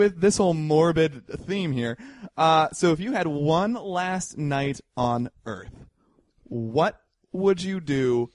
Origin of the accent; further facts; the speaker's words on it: Midwest, United States; I think I was raised in the Midwest, so I automatically go ranch.